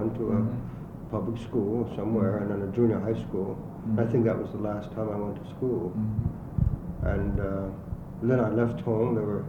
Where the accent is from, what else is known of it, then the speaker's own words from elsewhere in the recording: New York, United States; born there; Well, I was born in New York, November 17th, 1917.